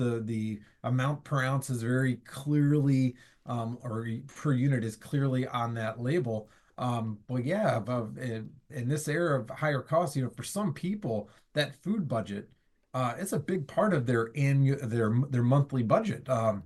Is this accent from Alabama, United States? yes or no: no; Ohio, United States; especially in my home state of Ohio.